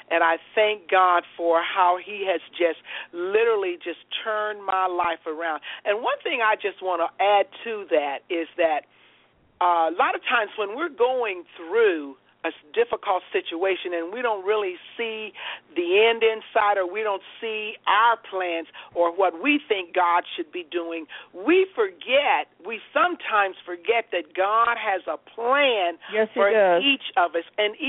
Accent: Ohio, United States; moved away as an adult; now in Charlotte, United States; even though I was born in Ohio and lived most of my life in Ohio, I had a desire to live in the South, which is warm, really warm weather.

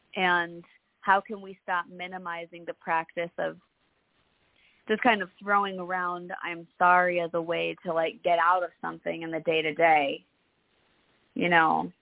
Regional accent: Midwest, United States; I still say sorry constantly because it's just, I'm from the Midwest and programmed into me, you know?

